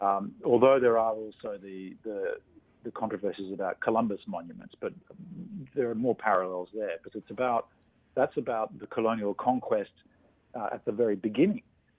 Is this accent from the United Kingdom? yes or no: no; Australia; including where I come from, Australia, as you can guess from my accent